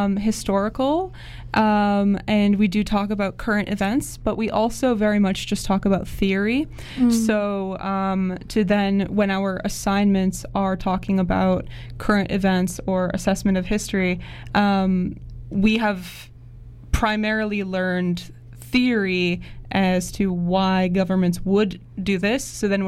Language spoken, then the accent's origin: English; Canada; As a Canadian, and as a university student, I have a lot to say about Canada and how it runs.